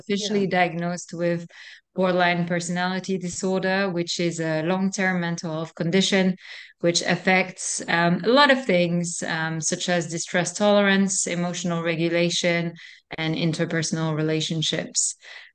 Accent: France; So, I was born and raised in France.

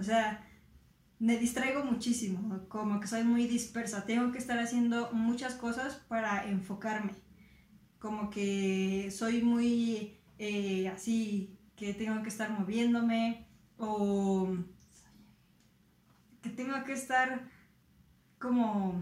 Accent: Mexico City, Mexico; born there; Nací en México, en la Ciudad de México

